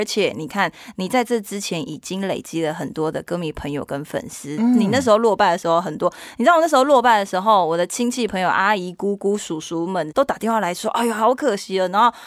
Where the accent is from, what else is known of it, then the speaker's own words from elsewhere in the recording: Taiwan; first language Taiwanese Hokkien; Chinese is a second language; 我土生土长在台湾，台语也是我就是从小到大的母语。